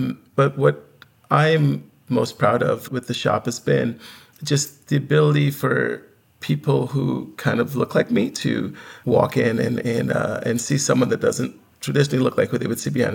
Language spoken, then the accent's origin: English; Barbados; Yeah, so I grew up surfing. I'm originally from Barbados, been surfing since I was 10.